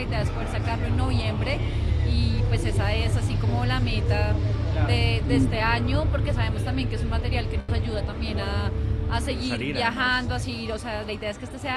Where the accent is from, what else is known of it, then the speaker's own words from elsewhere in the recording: Bogotá, Colombia; somos todos de Bogotá, ¿no? Que es una ciudad que se mueve mucho, mucho caos.